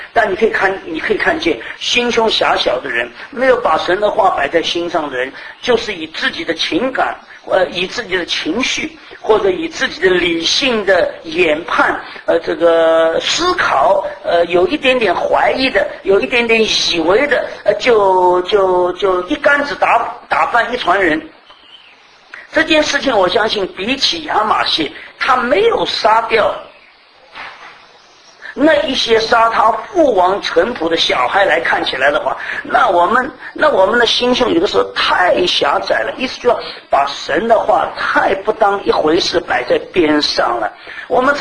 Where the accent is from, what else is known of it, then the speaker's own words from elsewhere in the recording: China; 在我们中国人的习惯里面，就是说有很多事情要灭九族